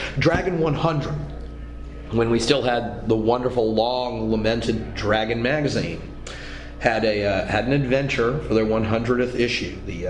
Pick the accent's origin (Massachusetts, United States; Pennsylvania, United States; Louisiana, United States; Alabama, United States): Louisiana, United States; New Orleans; You know, but then again, I'm from New Orleans.